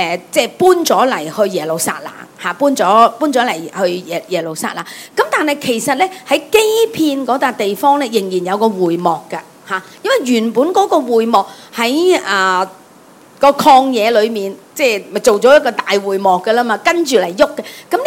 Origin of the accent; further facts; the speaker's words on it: Hong Kong; 我们香港人很喜欢去旅行的，很喜欢去玩的，是吧？